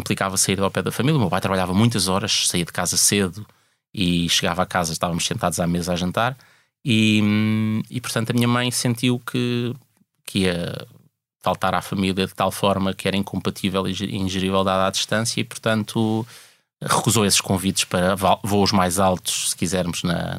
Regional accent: Caramulo, Viseu, Portugal; also born or lived in Lisbon; Câmara de Tondela, que é onde é o concelho onde fica o Caramulo, onde eu cresci na prática.

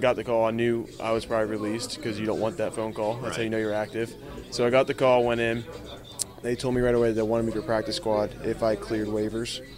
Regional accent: Pittsburgh, Pennsylvania, United States; growing up in Pittsburgh, now I'm staying here.

